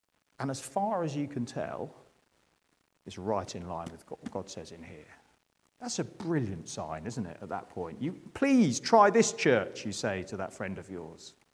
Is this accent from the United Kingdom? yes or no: yes; England, United Kingdom; It's something about being English that makes it really, really difficult, doesn't it?